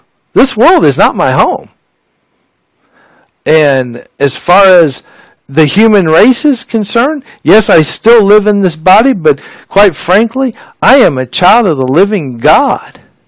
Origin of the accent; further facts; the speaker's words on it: United States; I was always relating the way that they live there with what I came to know as I grew up in the United States.